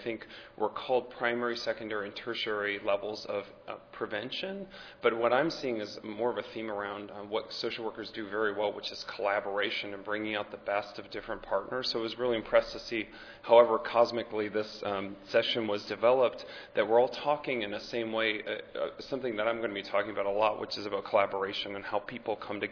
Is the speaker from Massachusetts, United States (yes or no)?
no; Michigan, United States; I'm from Michigan myself, born and raised